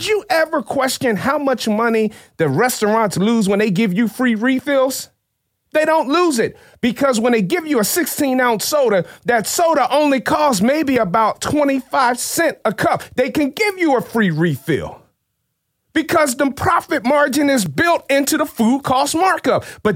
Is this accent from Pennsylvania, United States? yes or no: yes; Chester, Pennsylvania, United States; I grew up in Chester. I grew up in Chester, PA, Delaware County